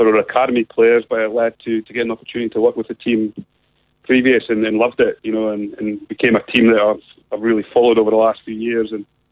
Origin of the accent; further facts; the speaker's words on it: Scotland, United Kingdom; Yeah, well, I grew up in the Borders where Melrose is obviously where Sevens started.